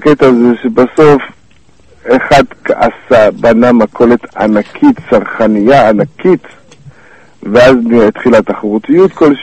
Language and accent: Hebrew; Tnuvot, Central District, Israel; אני עובד בא ממושב של תימנים, מושב תנובות שנמצא באזור השרון.